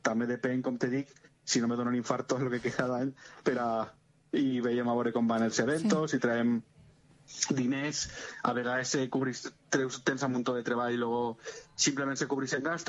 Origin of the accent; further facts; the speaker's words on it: Vila-real, Valencian Community, Spain; en que som enterades i de Vila Real